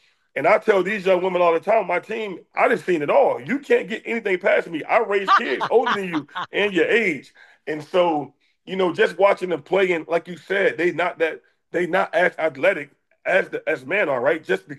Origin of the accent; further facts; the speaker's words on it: Norfolk, Virginia, United States; But I'm from Norfolk, so I always wanted to go home.